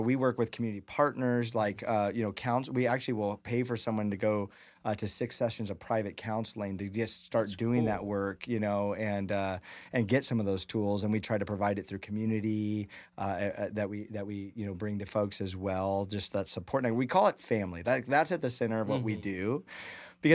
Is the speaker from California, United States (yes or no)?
yes; El Nido, California, United States; I grew up in El Nido. And you know, growing up, it took 20 minutes to 30 minutes to get anywhere that I wanted to go.